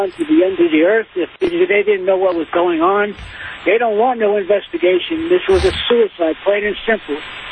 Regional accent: Las Vegas, Nevada, United States; Yes, we're from Las Vegas.

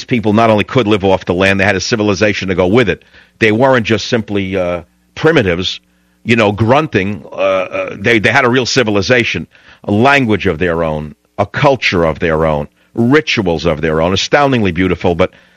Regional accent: New York, United States; born or raised there; now in San Francisco, United States

